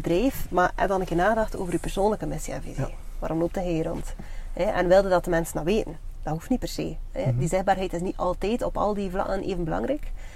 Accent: Kortrijk, Flanders, Belgium; Ik ben getogen en geboren in Kortrijk. Dus het is logisch dat dan mijn netwerk vooral hier zit.

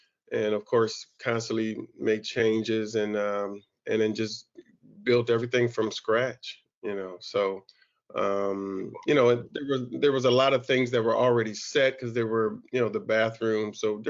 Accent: Detroit, Michigan, United States; And it's the neighborhood I grew up in over in North Rosedale Park.

